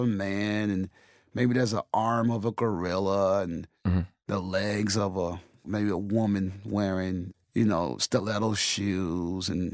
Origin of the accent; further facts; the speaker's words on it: Chicago, Illinois, United States; Of course, I grew up in Chicago in poverty, and my parents were illiterate.